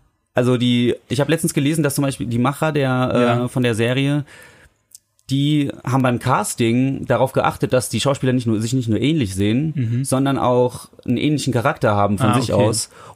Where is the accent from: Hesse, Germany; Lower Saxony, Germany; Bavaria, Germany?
Hesse, Germany; Entschuldigung, ich komme immer noch aus Hesse, gell?